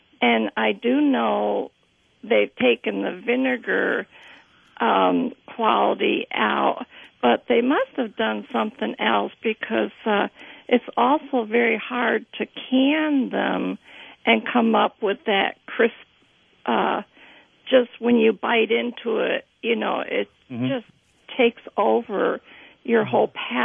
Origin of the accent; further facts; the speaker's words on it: New Jersey, United States; now in Two Harbors, United States; And I'm originally from New Jersey, and my mother is 88.